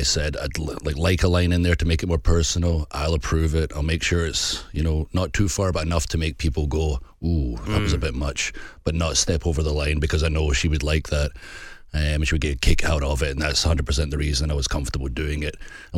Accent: Scotland, United Kingdom; I'm so Scottish.

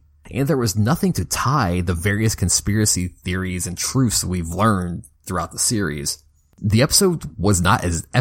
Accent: Kentucky, United States; it's the first episode set in my home state of Kentucky

